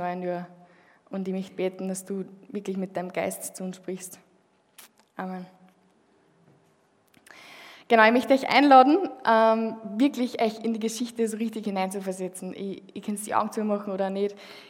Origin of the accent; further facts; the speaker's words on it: Upper Austria, Austria; accent: Mühlviertel dialect; now in Linz, Austria; für die, die mich noch nicht kennen … ich bin 25 Jahre jung und komme aus dem Mühlviertel, was man wahrscheinlich hört. Ich werde es noch mehr davon hören heute in der Predigt von meinem Dialekt. Und ich wohne aber derzeit in Linz schon länger